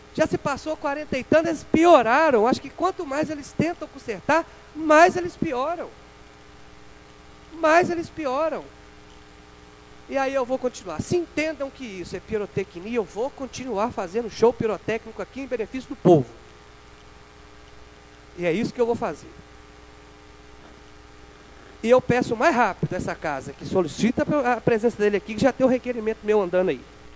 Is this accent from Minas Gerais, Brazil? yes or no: yes; Itabirito, Minas Gerais, Brazil; eu sou morador do bairro Gutierrez, moro na rua Pelargônia, número 64, sou nascido e criado em Itabirito.